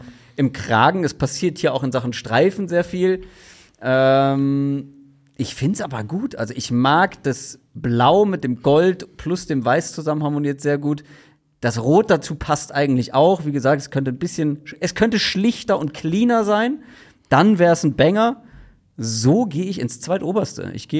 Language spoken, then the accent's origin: German; Hamburg, Germany; Also ich bin ja wirklich auch als Hamburger jemand, der kein Blatt vorm Mund nimmt